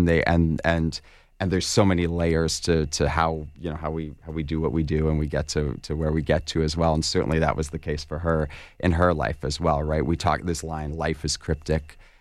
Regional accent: Canada; I relate to her story very much as well as a Canadian

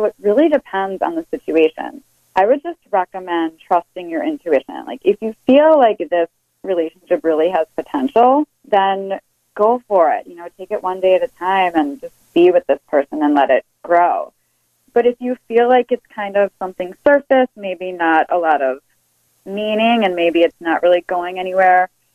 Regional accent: Chicago, Illinois, United States; So I'm actually originally from Chicago. Go WGN, go Chicago.

